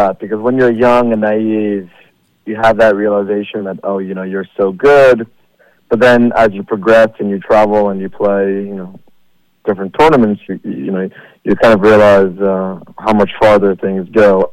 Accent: San Francisco, California, United States; born there; also born or lived in Laguna Beach / Netherlands / Orinda; Well, I was born in San Francisco.

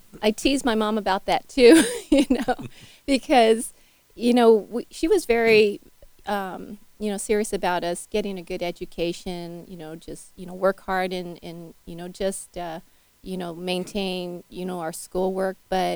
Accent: San Francisco, California, United States; And growing up in Golden Gate Park in those days was just such a, you know, fun place to, you know, spend our childhood.

